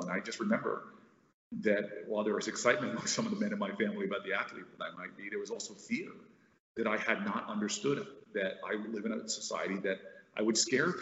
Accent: United States; And in this moment where I feel just as an American

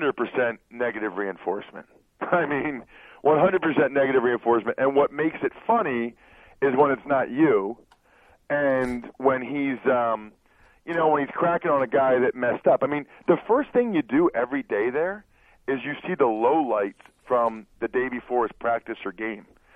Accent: Reading, Pennsylvania, United States; Like, dude, I'm from Reading, PA, okay?

